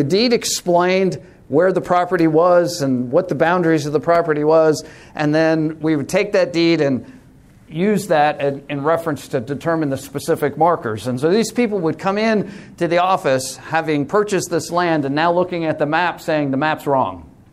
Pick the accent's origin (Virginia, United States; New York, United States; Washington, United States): New York, United States; Now, for us, I grew up on Eastern Long Island.